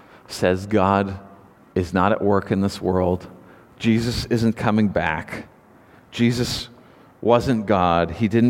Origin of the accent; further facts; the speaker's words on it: Nanaimo, British Columbia, Canada; this international crew in port in Nanaimo in my hometown